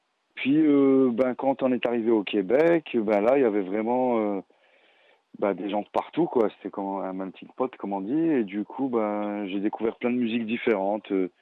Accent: Algeria; moved away as an adult; now in Montreal, Canada; quand je suis arrivé d'Algérie et que j'ai atterri dans les métros de Montréal

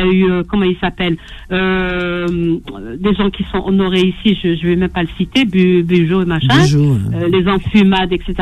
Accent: Algiers, Algiers Province, Algeria; born there; Moi, personnellement, je suis née à la Casbah. On l'a quittée pendant la guerre.

